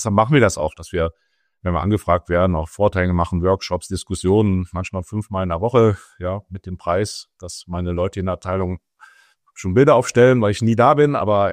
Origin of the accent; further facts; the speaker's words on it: Rhineland-Palatinate, Germany; born there; ich komme gebürtig aus dem Kreis Ahrweiler